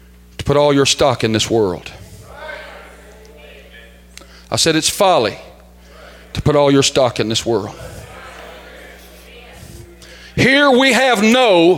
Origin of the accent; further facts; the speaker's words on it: Groves, Texas, United States; I grew up in Groves. Haven't lived in Groves in a long, long time.